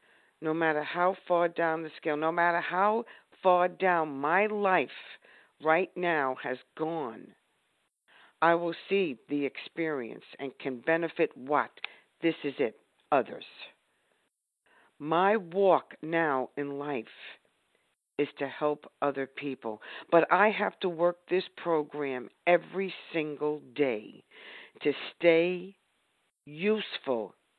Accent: New York, United States; I'm from Westchester.

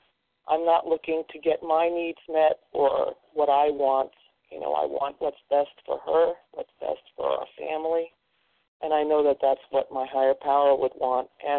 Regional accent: Iowa, United States; I'm from Iowa, very grateful, recovered.

